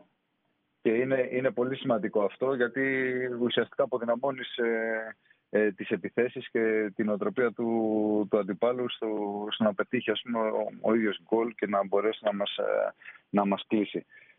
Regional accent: Greece; αλλά εμείς είμαστε Έλληνες και έχουμε δείξει ότι στο παρελθόν οι έδρες δεν μας φοβίζουν.

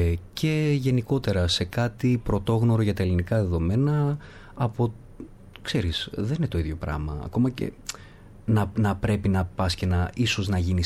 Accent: Thessaloniki, Central Macedonia, Greece; Η Θεσσαλονίκη είναι η πατρίδα μου.

